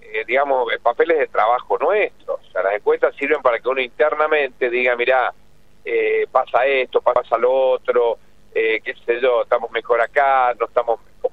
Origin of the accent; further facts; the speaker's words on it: Luján de Cuyo, Mendoza, Argentina; en mi caso, que vengo de Luján